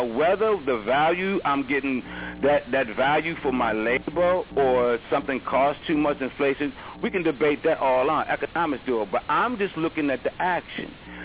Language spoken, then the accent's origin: English; Baltimore, Maryland, United States; I come from East Baltimore. I don't got the greatest education.